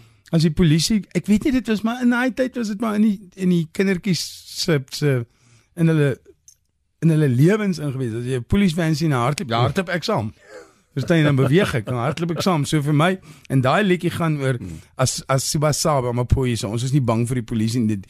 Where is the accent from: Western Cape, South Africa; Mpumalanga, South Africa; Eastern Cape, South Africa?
Mpumalanga, South Africa; Standerton; also born or lived in Natal; Ek is in Tlhoi gebore in Natal. Ja. Tot ek 6 jaar oud was, hoe trek my maal, het is in Standerton en Leandra. Daar het ek ook op 'n plaas groot geword.